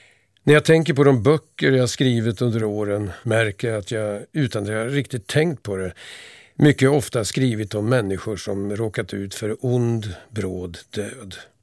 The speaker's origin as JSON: {"language": "Swedish", "town": "Vingåker", "region": "Södermanland", "country": "Sweden", "tie": "born or raised there", "said": "Jag växte upp på 60-talet. det som ibland kallas rekordåren. Min hemort Vingåker var då en expanderande plats."}